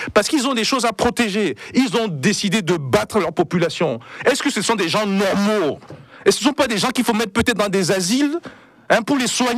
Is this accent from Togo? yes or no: yes; Togo; Nous sommes d'abord des Togolais.